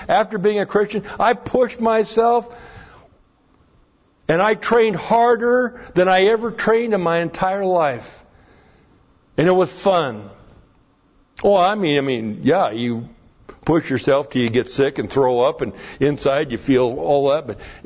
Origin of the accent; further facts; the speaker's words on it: Spokane, Washington, United States; it was being broadcast to Spokane, and I was from Spokane, and all these friends and people up in Spokane were watching the track meet